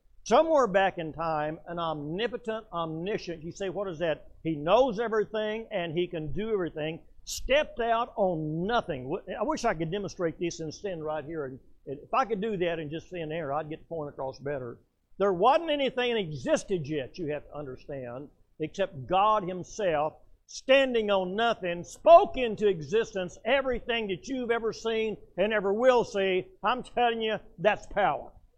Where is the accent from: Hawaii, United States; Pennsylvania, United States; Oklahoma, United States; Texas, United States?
Oklahoma, United States; I'm from Oklahoma. I don't like Oklahoma. I never have liked Oklahoma. I never will like Oklahoma.